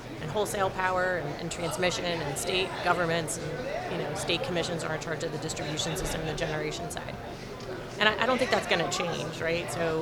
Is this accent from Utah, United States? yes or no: yes; Utah, United States; I grew up in Utah, so I'm usually very fond of the Wasatch National Forest, but I've spent most of my adult life in and around D.C.